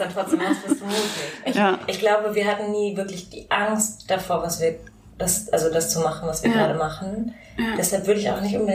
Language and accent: German; Marburg, Hesse, Germany; wir sind in Marburg aufgewachsen, also in Hessen, genau. Und dann zur Schule gegangen und dann zum Studieren weggegangen nach Lüneburg